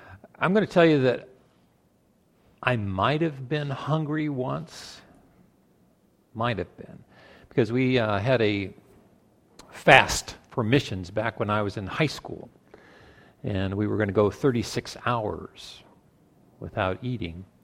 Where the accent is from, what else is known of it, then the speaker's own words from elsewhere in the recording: Iowa, United States; I'm from Iowa. Holy cow, I know hot.